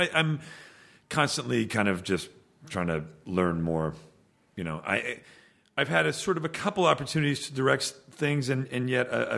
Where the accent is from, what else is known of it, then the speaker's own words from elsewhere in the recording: Canada; Yeah, from being Canadian.